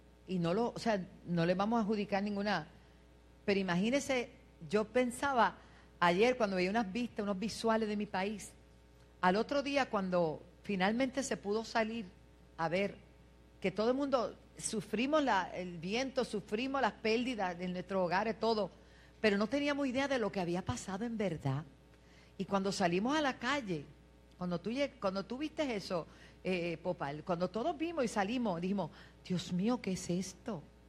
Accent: New York, United States; born there; Yo no nací aquí. Soy de padres nacidos en Puerto Rico. Yo nací en Nueva York.

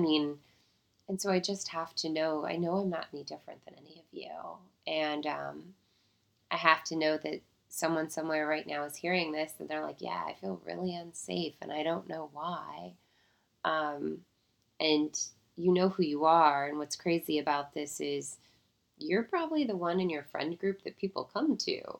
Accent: Seattle, Washington, United States; moved away as an adult; also born or lived in Jacksonville, United States; I'm from Seattle, but I moved to Jacksonville to go to college.

